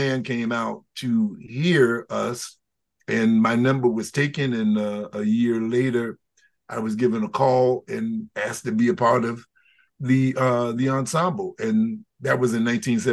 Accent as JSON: {"language": "English", "town": "New York City", "region": "New York", "country": "United States", "tie": "born or raised there", "said": "Well, I grew up in Harlem. And I grew up in, I came on the planet in 1947."}